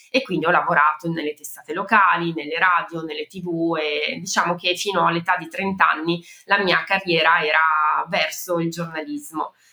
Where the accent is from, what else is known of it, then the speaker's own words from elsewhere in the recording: Bergamo, Lombardy, Italy; accent: Bergamo; Allora, io sono originaria di Bergamo, come si può sentire dal mio accento, e nasco a Bergamo nel 1982, quindi negli anni 80.